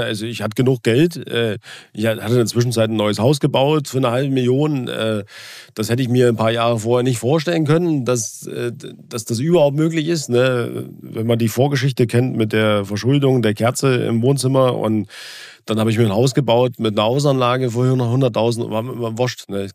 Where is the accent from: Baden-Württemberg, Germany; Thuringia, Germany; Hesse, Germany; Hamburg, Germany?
Thuringia, Germany; born there; weil ich gebürtig aus Ivt da komme. Das ist ein Ort in Thüringen